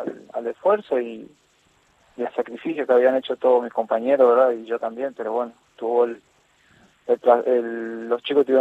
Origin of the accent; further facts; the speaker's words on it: Santa Silvina, Chaco, Argentina; Yo soy de Santa Silvina, ahora estoy en Resistencia, llegamos acá, obviamente estamos acá en Sarmiento, y bueno, pero yo soy de Santa Silvina, 300 kilómetros acá de la capital.